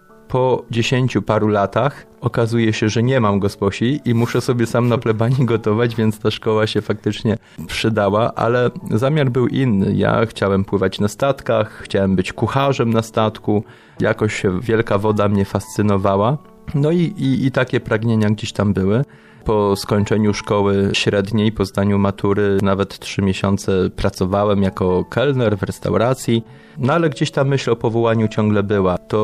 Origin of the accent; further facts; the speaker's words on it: Mikorzyn, Greater Poland Voivodeship, Poland; also born or lived in Kępno; Urodziłem się w Kępnie. Moimi rodzicami jest mama Ewa, tata Wiesław, a mieszkałem w Mikorzynie, należałem do parafii, do sanktuarium świętego Idziego.